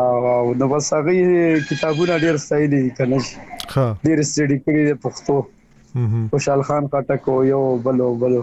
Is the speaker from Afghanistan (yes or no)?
no; Shabqadar, Khyber Pakhtunkhwa, Pakistan; مونږ د شفقدر حسن زئی